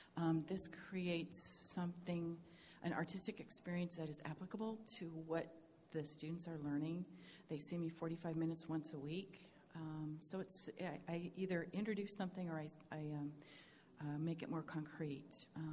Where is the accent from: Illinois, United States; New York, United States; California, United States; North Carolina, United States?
New York, United States; also born or lived in Texas; But I do hail from Texas. I grew up outside of Buffalo, New York.